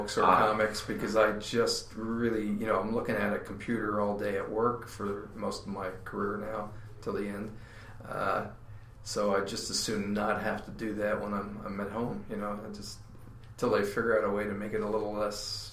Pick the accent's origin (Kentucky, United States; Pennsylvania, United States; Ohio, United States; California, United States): Pennsylvania, United States; I'm originally from Eastern Pennsylvania, and my mom still lives over there, and my sister and my wife's family.